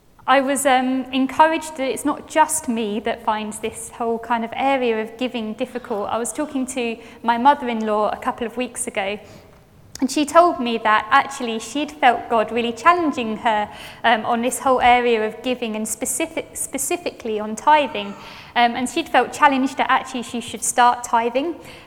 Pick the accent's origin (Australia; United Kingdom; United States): United Kingdom; London; it is true, I'm from London.